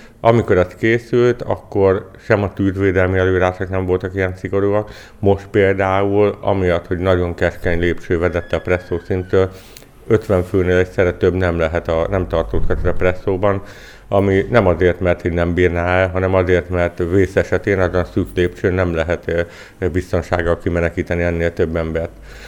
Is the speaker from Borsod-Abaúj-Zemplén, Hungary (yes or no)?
yes; Miskolc, Borsod-Abaúj-Zemplén, Hungary; hagy emeljem ki külön örömömet, úgyis mint miskolci, úgyis mint építész, úgyis mint főépítész. Mint miskolci azért, hiszen az avasi kilátó Miskolc jelképe